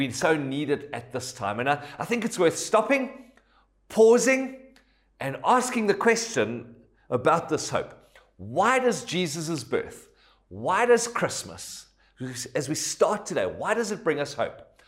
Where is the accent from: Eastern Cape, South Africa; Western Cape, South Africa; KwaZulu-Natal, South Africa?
Western Cape, South Africa; Cape Town; Growing up in Cape Town, I can remember going to the Cape Town Castle for like tour excursions.